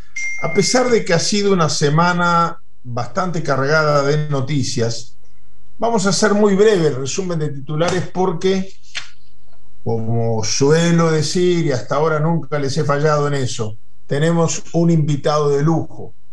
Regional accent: Uruguay; A mí como uruguayo me preocupa esto, por eso no quería dejar de contarlo.

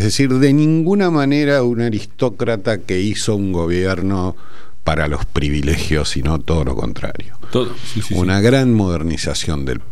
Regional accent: Entre Ríos, Argentina; que yo vi mucho en mi infancia en Entre Ríos

